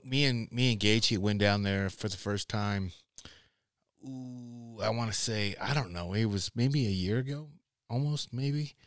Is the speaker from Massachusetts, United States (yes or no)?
no; North Platte, Nebraska, United States; yeah, I remember as a kid in Valentine, and that was probably from my hometown, North Platte, was probably 3 hours away.